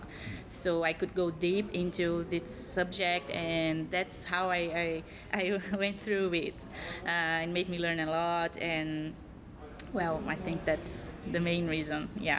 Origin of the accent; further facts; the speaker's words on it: Brazil; now in Amsterdam, Netherlands; because I am from Brazil. I moved here to Amsterdam in the end of 2012